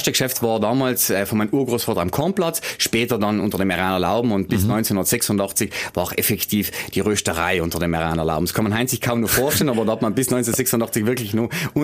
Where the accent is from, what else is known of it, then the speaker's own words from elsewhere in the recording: Trentino-Alto Adige, Italy; wir als Südtiroler